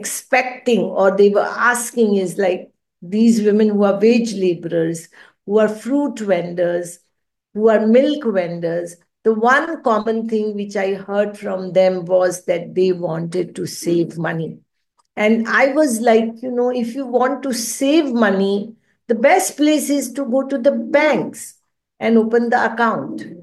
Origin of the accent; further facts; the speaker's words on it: Mumbai, Maharashtra, India; I am born and raised in Mumbai, and I was never thinking of getting into this sector also.